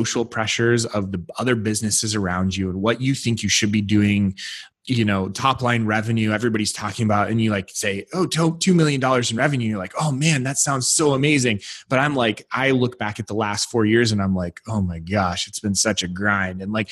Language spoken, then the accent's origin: English; Tahoe, United States; I grew up in Tahoe. And so we would have these storms and they would just dump like 4 feet of snow in a few hours.